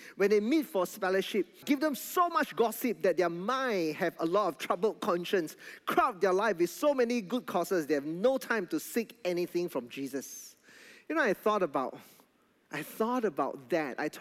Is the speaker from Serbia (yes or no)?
no; Alor Setar, Kedah, Malaysia; So right after the sharing, I went to her and I said, thank you so much. I said, I am from Alostar. When I introduced myself from Alostar, she looked at me shocked.